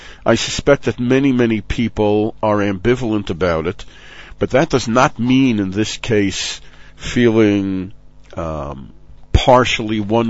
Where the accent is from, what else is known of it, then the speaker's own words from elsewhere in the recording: United States; born there; since I was born in the States and don't need citizenship papers